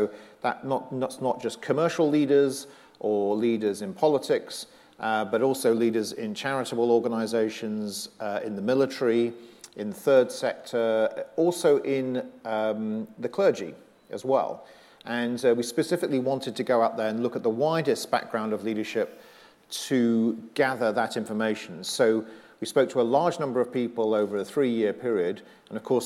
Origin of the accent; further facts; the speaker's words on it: United Kingdom; now in United States; because I'm a Brit living in America